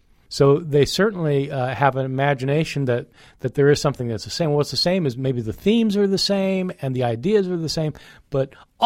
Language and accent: English; Kansas, United States; I grew up in Kansas. I was a good Kansas boy, and became a very committed Christian